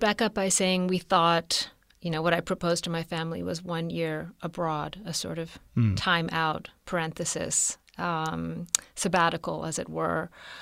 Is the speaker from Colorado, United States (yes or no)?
no; Rhode Island, United States; I was raised in Rhode Island. I had lived in the United States my entire life until then, with frequent travels to Calcutta throughout my childhood to visit my relatives